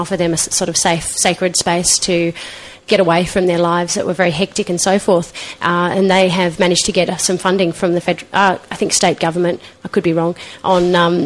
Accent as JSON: {"language": "English", "town": "Melbourne", "region": "Victoria", "country": "Australia", "tie": "born or raised there", "also_born_or_lived": "Sydney", "lives_now": "Brisbane, Australia", "said": "I was born in Sydney, grew up in Melbourne, and I went down to visit my parents not so long ago in Melbourne."}